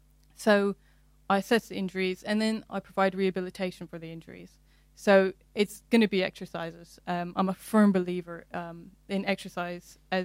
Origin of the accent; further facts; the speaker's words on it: Nevada, United States; I'm obviously, if you can't tell by my accent, originally from the United States. I'm from a small town outside of Las Vegas. I grew up in a low-income family, no money for university